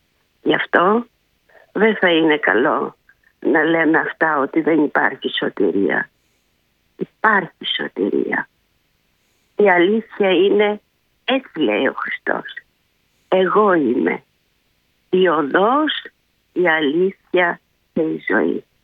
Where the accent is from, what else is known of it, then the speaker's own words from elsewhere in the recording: Greece; εγώ είμαι Ελληνίδα και είμαι και χριστιανή με επίγνωση.